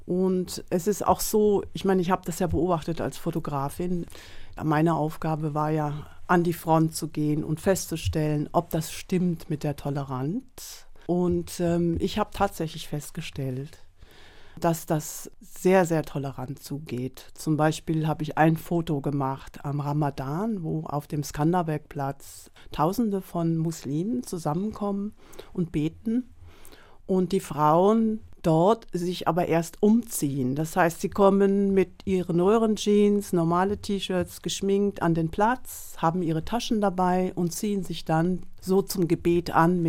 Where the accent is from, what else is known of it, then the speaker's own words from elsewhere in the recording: Albania; Ich kann mich dazu entscheiden, was ich glaube, wie ich glaube, und habe die Möglichkeit, als Albaner wieder zu einer Gruppe zu gehören, ohne dass ich verfolgt werde.